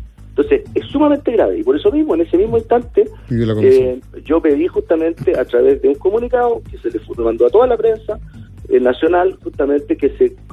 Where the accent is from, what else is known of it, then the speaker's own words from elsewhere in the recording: Chile; tenemos que ser capaces nosotros como chilenos de rescatar y de entender justamente toda la riqueza que tenemos y de valorarla.